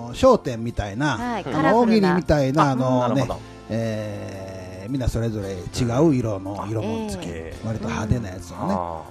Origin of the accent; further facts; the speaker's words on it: Kyoto, Japan; born there; 京都生まれで京都在住は私だけなんですけどもね